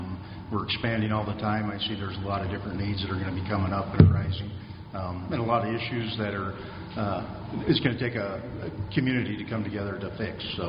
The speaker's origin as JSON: {"language": "English", "town": "Buffalo", "region": "New York", "country": "United States", "tie": "born or raised there", "said": "I've been in law enforcement for 24 years, 22 of it right here in Buffalo. I was born and raised here in Buffalo."}